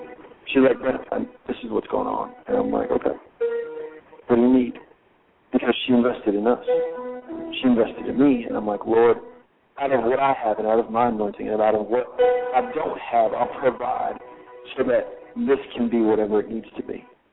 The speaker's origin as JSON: {"language": "English", "country": "Canada", "said": "And I'm Canadian, so I'm like, well, we're Canadian"}